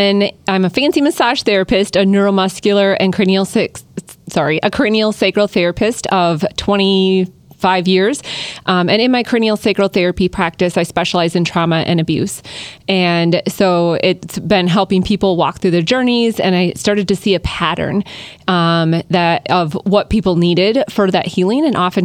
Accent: Medford, Wisconsin, United States; So I grew up in Medford, Wisconsin, so home of the Tombstone Pizza.

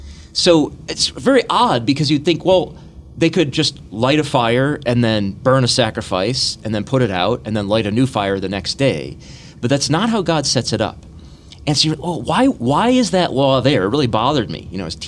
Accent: Michigan, United States; So I grew up in Michigan.

